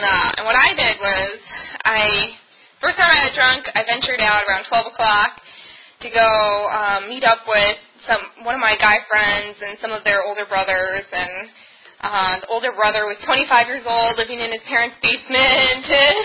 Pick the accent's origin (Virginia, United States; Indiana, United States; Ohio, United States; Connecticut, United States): Virginia, United States; But, I mean, I grew up in Northern Virginia. I've stayed there pretty much.